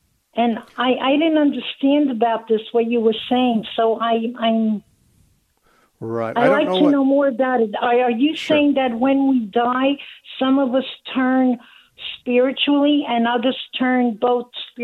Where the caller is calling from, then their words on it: New Jersey, United States; Yes, I am calling from the East Coast